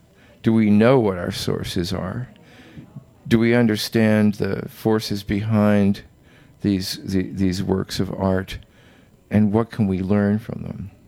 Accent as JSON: {"language": "English", "region": "Illinois", "country": "United States", "tie": "born or raised there", "said": "I grew up in one outside of Chicago, with ribbon windows up near the hip roof."}